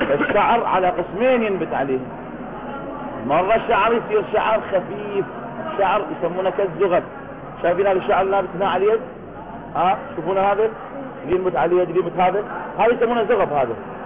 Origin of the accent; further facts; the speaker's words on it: Iraq; مو هاي العانة اللي أكو منطقة عندنا في العراق